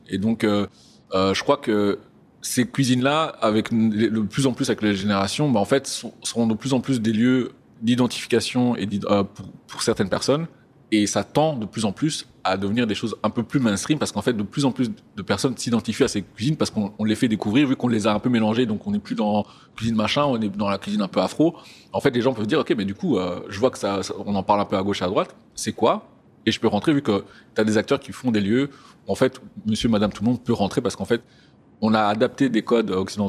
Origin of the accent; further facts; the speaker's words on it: Rwanda; je passe dans la rue, tout le monde s'en fout de savoir si je suis rwandais ou pas. Ce que les gens voient et ce que la société voit, ou que je renvoie à la société, c'est surtout que je suis une personne noire